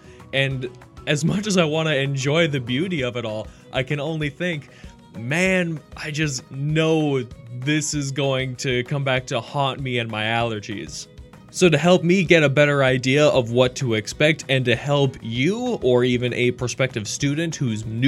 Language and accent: English; Minnesota, United States; also born or lived in North Dakota; I am not originally from Georgia. I'm actually from the Midwest. I was born and raised in Minnesota and spent the last few years in North Dakota.